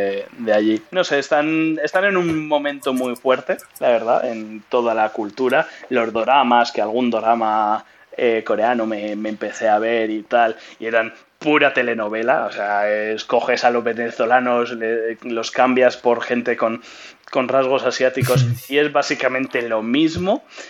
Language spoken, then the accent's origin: Spanish; Spain; oye, mira, somos españoles, este estadio para nosotros es importante